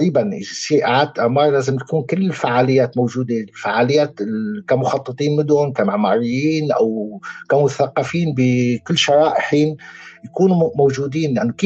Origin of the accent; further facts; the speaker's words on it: Syria; هلا مثل عندنا بسوريا يمكن سمعت الفترة الماضية انه اعلان عن مشاريع ابراج